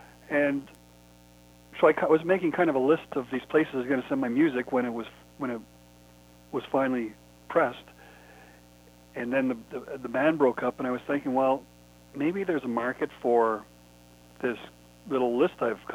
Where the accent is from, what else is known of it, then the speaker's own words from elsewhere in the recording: Ottawa, Ontario, Canada; I grew up in Ottawa, Ontario, Canada